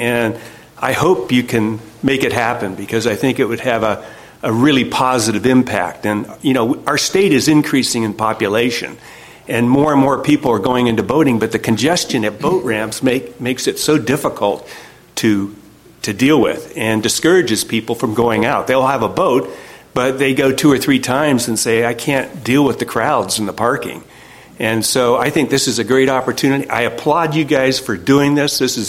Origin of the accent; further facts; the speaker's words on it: Port Townsend, Washington, United States; I'm from Port Townsend, and I support this boat ramp being completed.